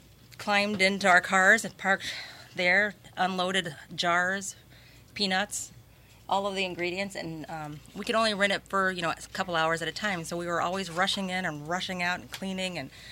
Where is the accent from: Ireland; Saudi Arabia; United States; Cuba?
United States; Indianapolis, Indiana; I'm originally from Indianapolis.